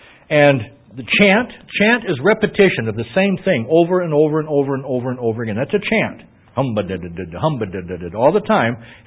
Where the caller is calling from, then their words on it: Ohio, United States; And I'm calling from Ohio, so I don't have near enough time to get a hold of your dad to go pick you up, okay?